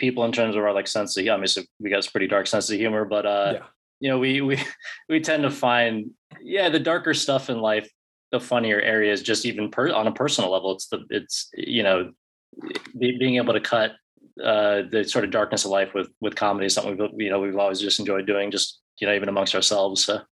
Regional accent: Alaska, United States; So kind of, I mean, pretty familiar with like kind of a small town setting and the sort of, I mean, Alaska is beautiful, but it is like a little bit redneck too.

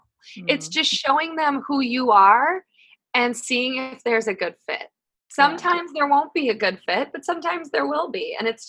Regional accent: Midwest, United States; I'm from the Midwest, and if anybody's been there, you'll know that Midwesterners are willing to talk to anybody

